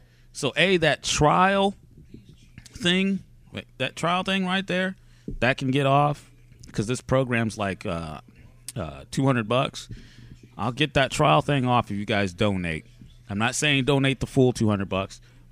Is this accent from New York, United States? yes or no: no; Illinois, United States; born there; We were both born in Illinois. We sound like we're from Italy, apparently.